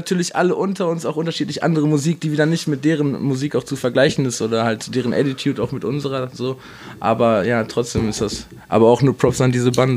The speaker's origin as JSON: {"language": "German", "town": "Dortmund", "region": "North Rhine-Westphalia", "country": "Germany", "said": "Als Dortmunder muss man den Jungen auf jeden Fall kennen"}